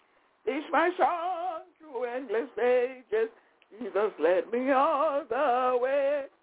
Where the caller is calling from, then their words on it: Albany, New York, United States; I'm calling from Albany, New York.